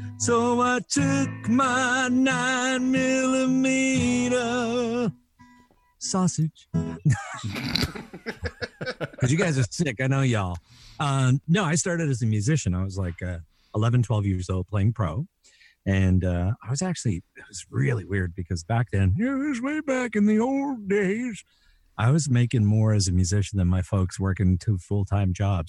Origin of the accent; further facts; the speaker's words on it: Canada; I grew up in Canada.